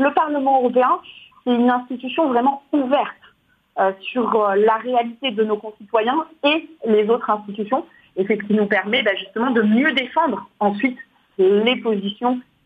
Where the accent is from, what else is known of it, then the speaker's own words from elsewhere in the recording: France; j'ai aussi un prisme national parce que je suis française.